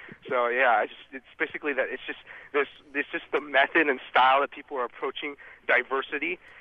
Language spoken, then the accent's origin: English; California, United States; I grew up in California